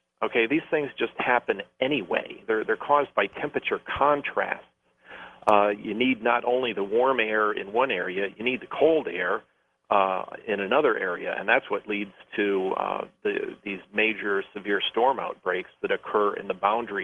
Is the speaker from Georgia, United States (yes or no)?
no; Sault Ste. Marie, Michigan, United States; I'm from Sault Ste. Marie, Michigan, and I got interested in weather because of the lake effect snow they get up there